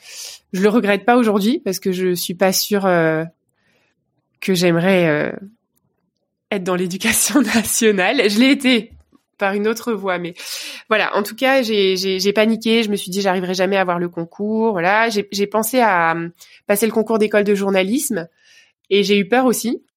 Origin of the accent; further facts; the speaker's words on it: Vogelsheim, Grand Est, France; Voilà, je suis une pure Alsacienne. Du côté de ma maman, du côté de mon papa, j'ai grandi dans un petit village que je peux citer ici, sait-on jamais, ouais, qui s'appelle Vogelsheim.